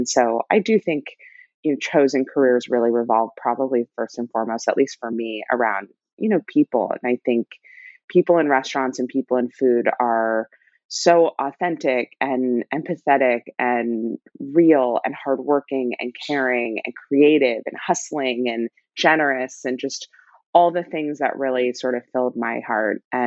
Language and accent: English; Los Angeles, California, United States; My dad worked in Japan most of my childhood, and I'm born and raised in Los Angeles.